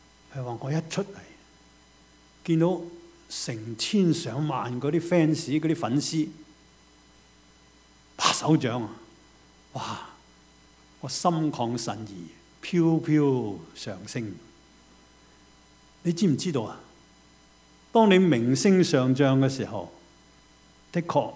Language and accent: Cantonese; China; 我哋中国人更加系啊，系向前看啊嘛，乜嘢都系攞个钱嚟最紧要啊嘛。